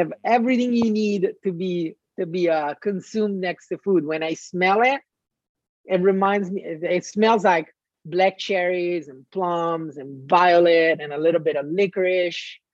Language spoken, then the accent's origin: English; Southern Italy, Italy; English is a second language; I'm from Southern Italy. So for me, picking a Southern Italian grape is a no-brainer.